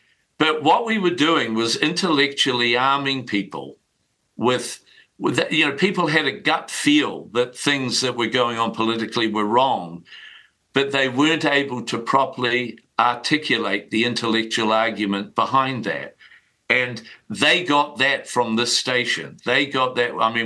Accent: Christchurch, Canterbury, New Zealand; Well, I grew up in Christchurch, and I also have a home in Queenstown.

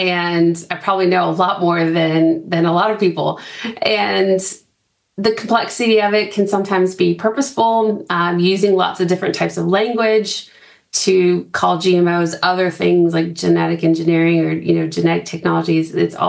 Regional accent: United States; now in New Zealand; I'm an American looking into New Zealand and thinking it's the cleanest, greenest place I've ever been to.

